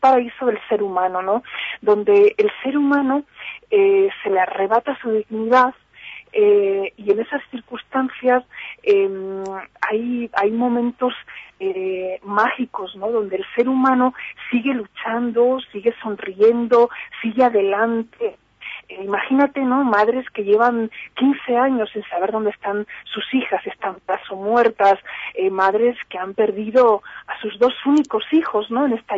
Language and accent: Spanish; Spain; now in Ciudad Juárez, Mexico; yo vengo, como ves por este acento, de España, pero yo creo que en mi país, en la tierra que me dio a nacer, se ha perdido la alegría por vivir.